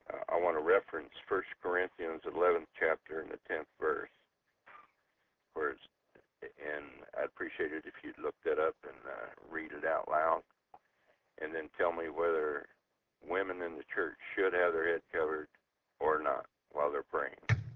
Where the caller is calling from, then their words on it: Atwood, Illinois, United States; also born or lived in Oak Grove, Illinois; I moved from Oak Grove down to Atwood, Illinois, a little farm town village.